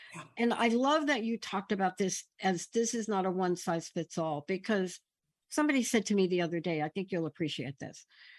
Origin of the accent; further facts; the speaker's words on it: Bronx, New York, United States; I'm this kid growing up in the Bronx, lived in the projects